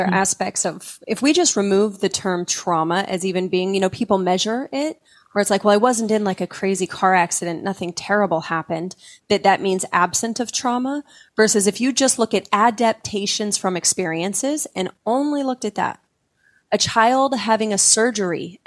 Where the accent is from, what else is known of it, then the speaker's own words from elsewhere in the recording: Utah, United States; And where I grew up in Utah, you didn't, you know, if it wasn't nice, you didn't say it kind of a thing.